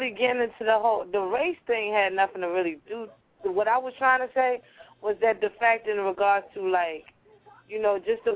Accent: New York, United States; now in DMV area, United States; I mean, I'm from New York, and I go back. I mean, you know what I'm saying? I live in the DMV area

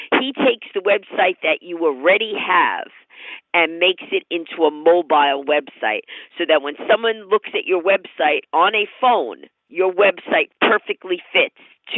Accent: New York, United States; Well, I mean, my brain, I'm a New Yorker. So first of all, just that in itself, I talk fast.

